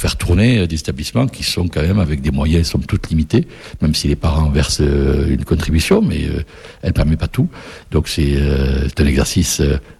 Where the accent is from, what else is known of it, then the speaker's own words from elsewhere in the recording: Occitanie, France; Oh ben, moi, je suis natif des Hautes-Pyrénées.